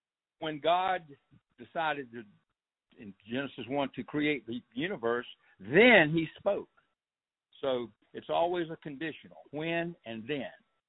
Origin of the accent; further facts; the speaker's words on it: Georgia, United States; we're from South Georgia